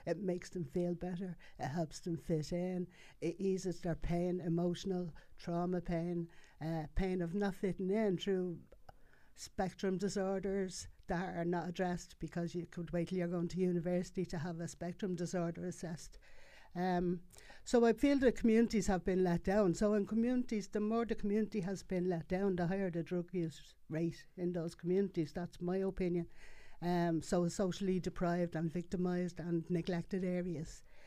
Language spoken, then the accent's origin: English; Blanchardstown, Leinster, Ireland; I suppose I look at my community, and I'm from Blanchardstown, and a lot of communities are affected